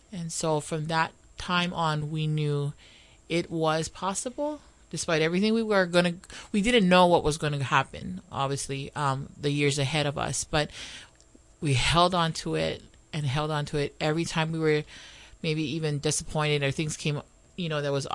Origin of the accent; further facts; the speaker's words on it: Pearl City, Hawaii, United States; I grew up in Palisades in Pearl City.